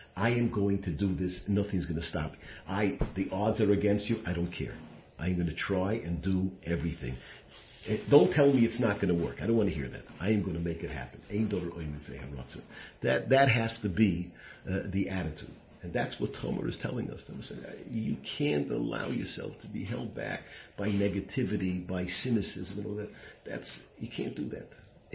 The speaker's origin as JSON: {"language": "English", "town": "New York City", "region": "New York", "country": "United States", "tie": "born or raised there", "said": "I grew up in Washington Heights. I didn't know from a jack, whatever, what's Jack doing in the back seat."}